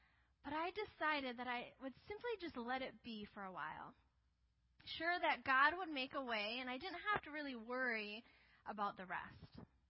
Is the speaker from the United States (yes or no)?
yes; Minnesota, United States; I already know what snow is like because I grew up here in Minnesota.